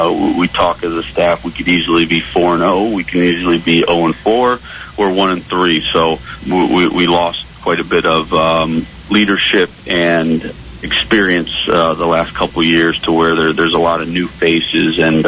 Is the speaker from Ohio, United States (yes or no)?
yes; Cleveland, Ohio, United States; being a born and raised in Cleveland, I know the history of Benedictine.